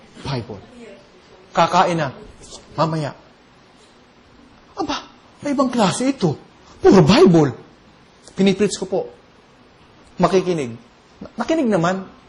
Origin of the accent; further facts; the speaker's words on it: Bicol Region, Philippines; yung pong kaunahang na bayan ng Bicol, yung pong bayan namin.